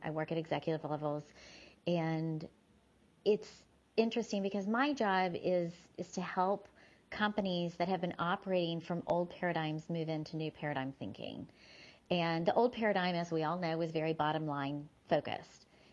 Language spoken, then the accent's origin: English; United States; Patriotism to me as an American is really taking pride in how generous and beautiful and free, right?